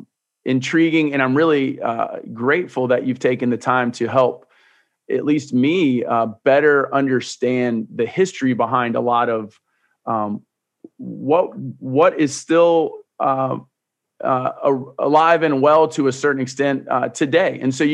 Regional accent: Virginia Beach, Virginia, United States; now in Florida, United States; where I grew up around Virginia Beach and have family and friends in the Outer Banks. And of course, you know, being down here in Florida

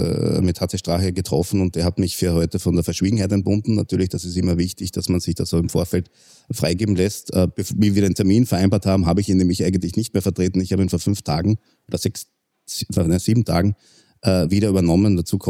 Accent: St. Veit an der Glan, Carinthia, Austria; Also ich komme ursprünglich aus Kärnten, ich bin in Bezirk St. Veit an der Glan aufgewachsen, bin dort aufs Gymnasium gegangen, bin dann mit 16 Jahren ein Jahr nach in die USA gegangen, nach Chicago, und habe dort ein Highschool-Jahr gemacht.

